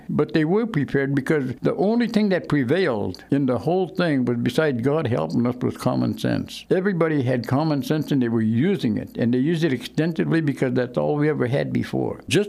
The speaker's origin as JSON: {"language": "English", "town": "Kodiak", "region": "Alaska", "country": "United States", "tie": "born or raised there", "said": "I was born and raised in Kodiak. I was born in 1931. And I've been here all my life, so this is really my town."}